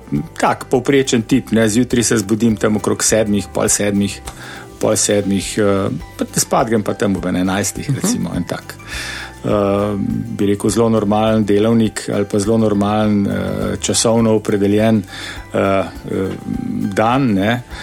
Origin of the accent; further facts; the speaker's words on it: Ljubljana, Central Slovenia, Slovenia; jaz sem iz Most, ne, iz Ljubljane, iz Most in sem stanoval zelo blizu lekarne na Zaloški cesti